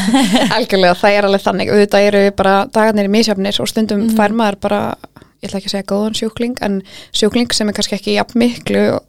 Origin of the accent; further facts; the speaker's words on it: Vestmannaeyjar, Southern Region, Iceland; Jú, ég kem sérst frá Eyjum. Mm-hmm. Ég 28 ára.